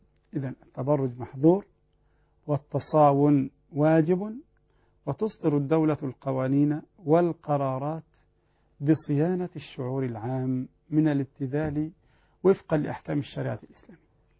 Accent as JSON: {"language": "Arabic", "country": "Egypt", "said": "السودان البلد المجاور لنا، عندنا في مصر هنا"}